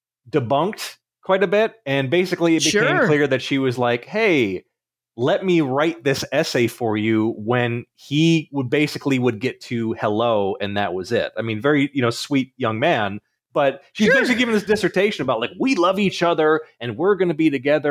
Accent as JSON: {"language": "English", "region": "Michigan", "country": "United States", "said": "Yeah. Well, I'm from Michigan, so it was a road less traveled sort of deal, and I got out of there."}